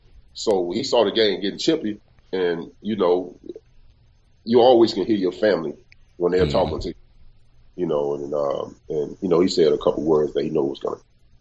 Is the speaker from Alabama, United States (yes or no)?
yes; Alabama, United States; And, you know, I'm from Alabama. I'm from the South.